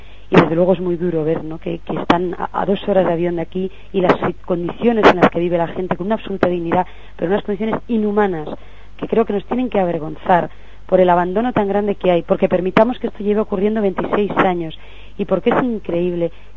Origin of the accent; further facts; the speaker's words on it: Spain; por lo menos como ciudadana española y como mujer